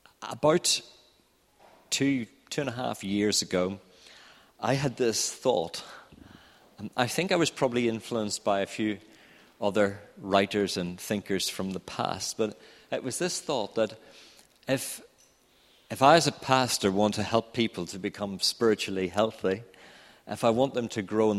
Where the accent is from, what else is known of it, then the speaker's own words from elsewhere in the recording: Northern Ireland, United Kingdom; we're from Northern Ireland